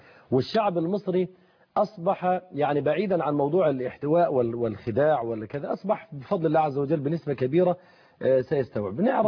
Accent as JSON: {"language": "Arabic", "country": "Egypt", "said": "احنا كشعب مصري"}